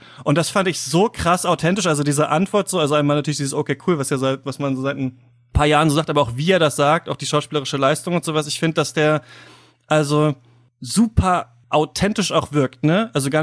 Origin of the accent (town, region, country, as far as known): Germany; born there